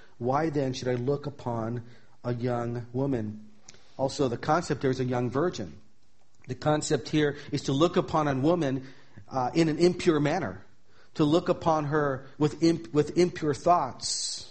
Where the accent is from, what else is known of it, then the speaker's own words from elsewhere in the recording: Hawaii, United States; I mean, I'm from Hawaii, and the beach is even worse.